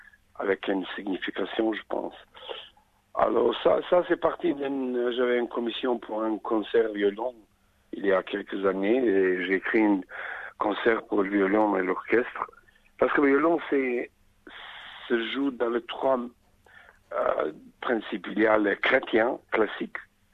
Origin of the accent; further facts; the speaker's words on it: Sarajevo, Federation of Bosnia and Herzegovina, Bosnia & Herzegovina; French is a second language; Je suis de Sarajevo